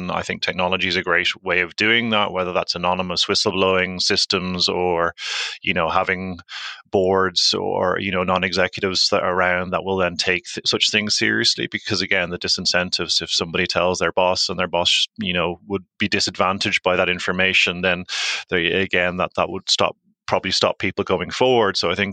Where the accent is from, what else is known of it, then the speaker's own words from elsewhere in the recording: Ireland; accent: Irish; now in London, United Kingdom; Obviously, from my accent, I'm an Irishman, been in London for 15 years